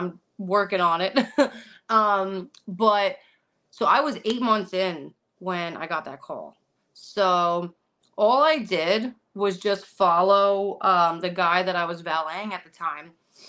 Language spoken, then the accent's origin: English; Belleville, New Jersey, United States; I'm from Belleville, New Jersey. So that's like right on the outside of New York City. So that's where I grew up for most of my life.